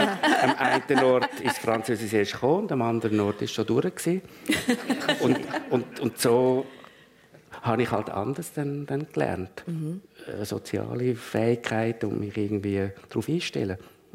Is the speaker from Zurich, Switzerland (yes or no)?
yes; Wetzwil, Zurich, Switzerland; Wobei jetzt bei uns in Wetzwil, das war eine Mehrklassenschule mit zwei Lehrern und in dem Sinn sehr überschaubar und vertraut.